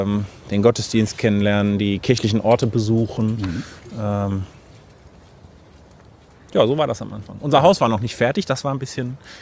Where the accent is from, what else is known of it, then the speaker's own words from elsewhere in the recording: North Rhine-Westphalia, Germany; die Tradition, einen Pfarrer zur Aussegnung zu rufen, ist hier im Ruhrgebiet auch nicht so sehr verbreitet, wie das vielleicht bei uns in Ostwestfalen-Lipp ist.